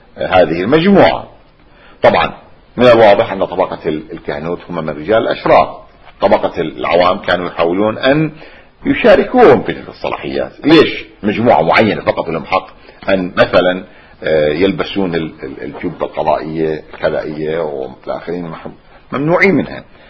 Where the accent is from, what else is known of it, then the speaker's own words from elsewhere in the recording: Najaf, Najaf Governorate, Iraq; كان عندنا في النجف الأشرف على سبيل المثال أو في كربلاء كان شخص معروف بتجبير الكسور،